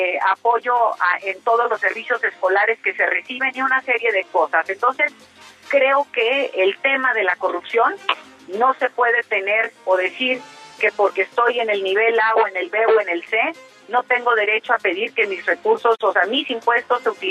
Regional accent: Mexico; lo que tenemos que empezarnos a cuestionar como mexicanos es

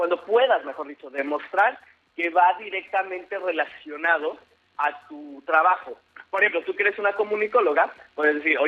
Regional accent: Mexico

